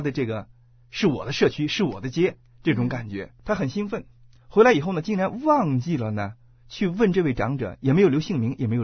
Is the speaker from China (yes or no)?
yes; China; 我们中国人可能首先第一个，哎呦这要多贵呀